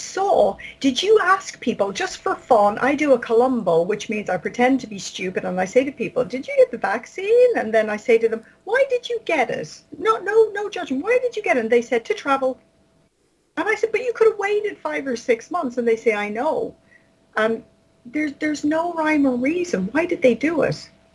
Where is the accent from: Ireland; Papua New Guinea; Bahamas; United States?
Ireland; now in United Kingdom; I'm from Ireland. I live in the UK.